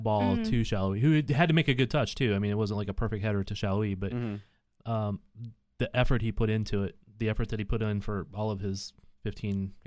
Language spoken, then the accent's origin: English; Missouri, United States; Well, I'm from Hick, Missouri.